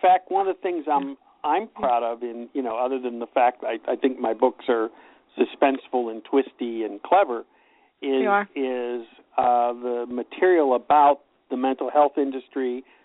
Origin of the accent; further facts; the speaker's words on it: Pittsburgh, Pennsylvania, United States; now in Los Angeles, United States; even though I was born and raised in Pittsburgh, I've lived in Los Angeles for 40 years.